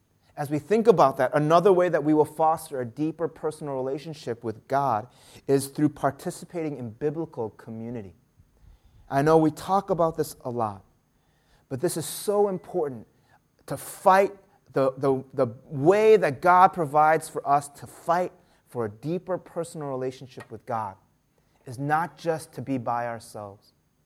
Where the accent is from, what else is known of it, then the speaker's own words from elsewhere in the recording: United States; I grew up in the United States. I did a lot of grilling outside.